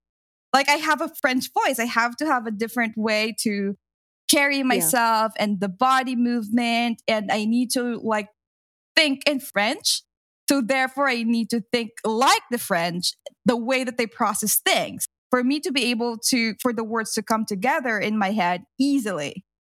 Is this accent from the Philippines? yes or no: yes; Philippines; first language Tagalog; English is a second language; My native language is called Tagalog in the Philippines.